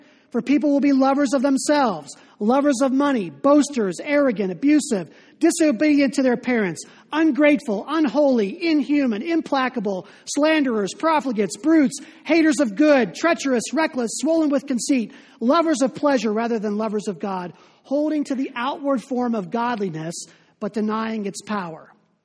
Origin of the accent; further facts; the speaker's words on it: Pittsburgh, Pennsylvania, United States; moved away; I am a rabid fan of my hometown Pittsburgh sports teams. Even though we've been living out west for 15 years, it's an indicator that the old Pittsburgh adage is true.